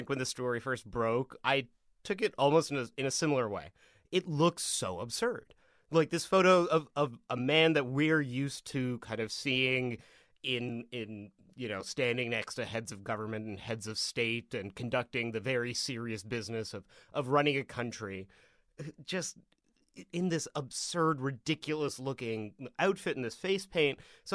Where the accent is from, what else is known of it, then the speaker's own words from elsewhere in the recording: Vancouver, British Columbia, Canada; I grew up around Vancouver, as I'm apt to mention in many a podcast.